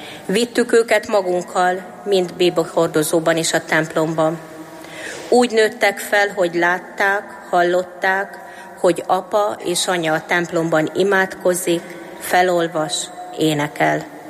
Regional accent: Váraszó, Heves, Hungary; Itt Egerben születtem 1979-ben, és Várasszón nevelkedtem egyszerű, munkásszülők gyermekeként. Kisgyermekkoromtól vallásosan, gyakorló keresztényként élek.

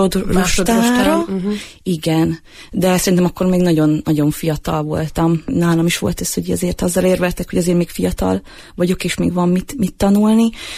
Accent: Gyomaendrőd, Békés, Hungary; Én Gyoma Endrődi vagyok.

